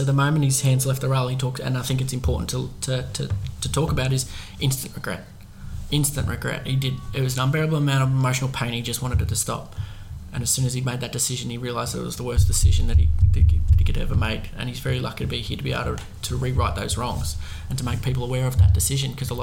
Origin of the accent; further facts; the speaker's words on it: Warragul, Victoria, Australia; in the town that we grew up in Warragul